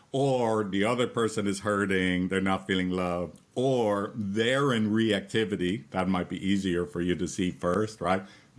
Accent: Ireland; You haven't met a lot of Irish people.

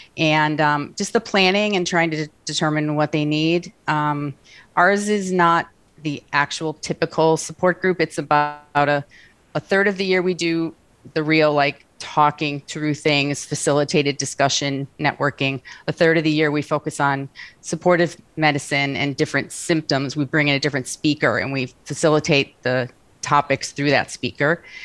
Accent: East Coast, United States; now in California, United States; I'm from the East Coast originally. I worked in Hartford, Connecticut, and I was involved in a large cancer program

